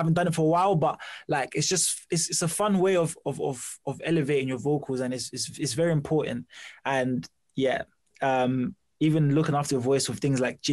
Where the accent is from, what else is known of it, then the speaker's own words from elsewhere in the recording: Zimbabwe; because I'm from Zimbabwe, I'm influenced by the lingo, by the way we do things and say things.